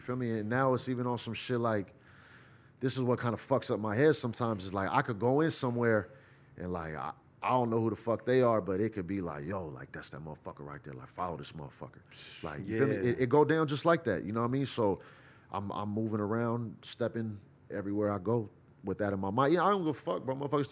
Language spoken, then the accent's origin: English; California, United States; I'm from the Bay Area. I'm from where I'm from.